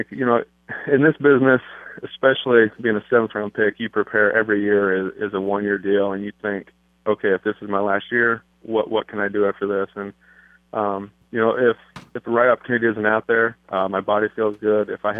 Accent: Midwest, United States; I mean, I'm from the Midwest, my wife's from the Midwest

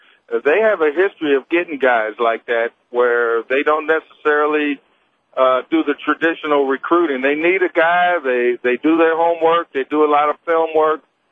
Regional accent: Kansas City, United States; I grew up in Kansas City

